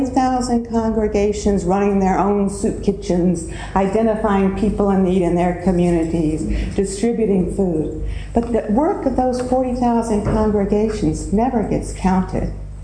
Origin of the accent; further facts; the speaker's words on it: Texas, United States; Now, I'm from Texas.